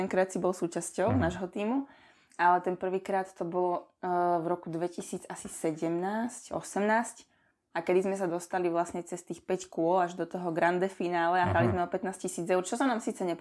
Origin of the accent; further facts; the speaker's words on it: Drahovce, Trnava Region, Slovakia; Ja som z Dráhoviec a na moje detstvo a dospievanie, tak ja som mala takéto typické, povedala by som, že dedinské detstvo